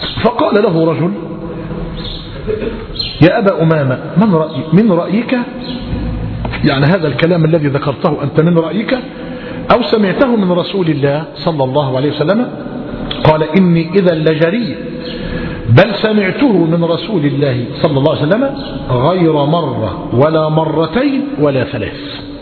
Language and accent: Arabic; Egypt; انظر إلى ما يحدث من السوق والدهماء في بلادنا مصر الآن